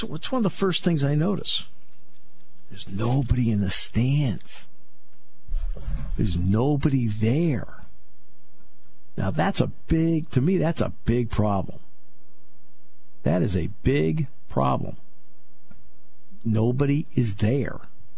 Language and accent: English; New England, United States; I grew up in New England, so I'm a big Red Sox fan and so forth.